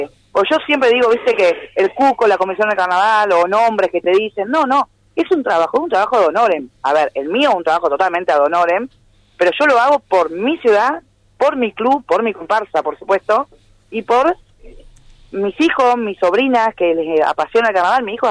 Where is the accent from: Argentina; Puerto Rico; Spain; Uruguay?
Argentina; Gualeguaychú, Entre Ríos; de las personas que somos de Gualeguaychú